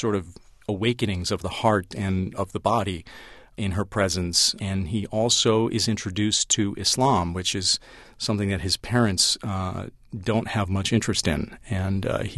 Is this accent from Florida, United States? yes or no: no; Wisconsin, United States; I'm from Wisconsin.